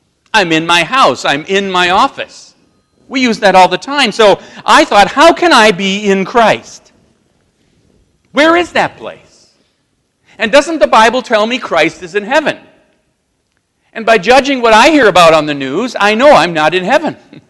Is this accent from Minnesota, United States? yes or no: yes; Minnesota, United States; And like I said, I'm from Minnesota. I'm in Minnesota.